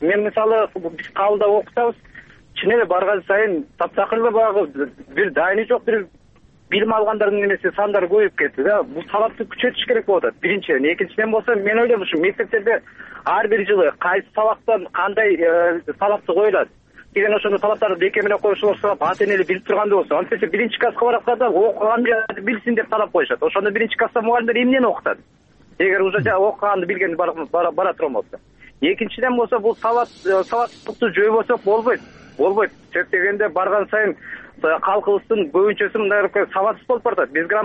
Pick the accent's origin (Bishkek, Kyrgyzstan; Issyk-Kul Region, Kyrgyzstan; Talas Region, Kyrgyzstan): Bishkek, Kyrgyzstan; Мен Бишкектен болом